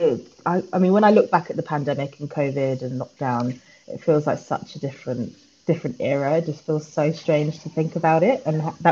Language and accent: English; London, United Kingdom; I am British. I'm born and raised in London, but my mother is Irish and she's from the Republic of Ireland.